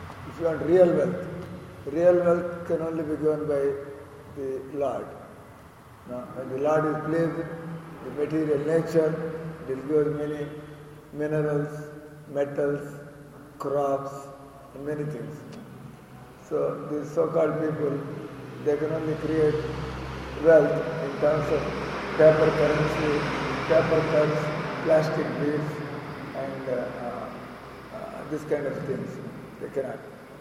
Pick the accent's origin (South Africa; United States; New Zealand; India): India; We say we are from Bharat Desh.